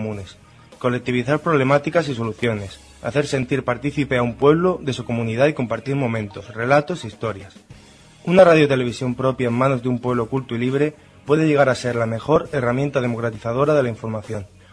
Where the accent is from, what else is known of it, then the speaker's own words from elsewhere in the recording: Valencian Community, Spain; más allá de las fronteras del país valenciano, de donde yo vengo.